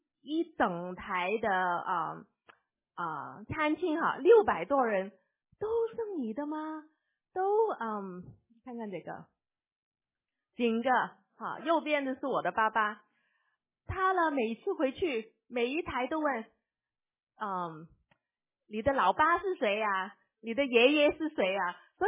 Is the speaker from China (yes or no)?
no; United States; also born or lived in Hong Kong; 我是指香港出生，美国长大